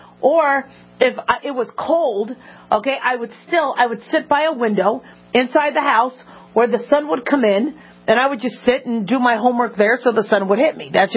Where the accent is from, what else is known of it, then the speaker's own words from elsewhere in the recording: Phoenix, Arizona, United States; For the most part, even in Arizona, I grew up in Phoenix, Arizona, they didn't lather us up.